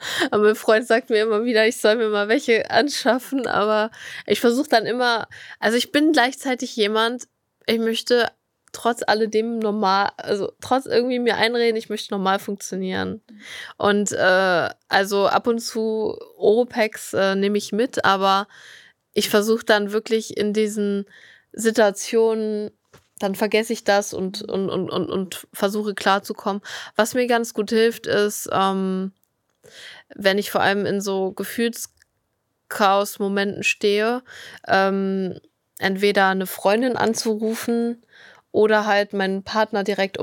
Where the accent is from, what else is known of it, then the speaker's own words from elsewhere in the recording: Aachen, North Rhine-Westphalia, Germany; jetzt in Aachen, wo ich herkomme, dann auch einfach dran gewöhnt habe, dass der Verkehr so ist.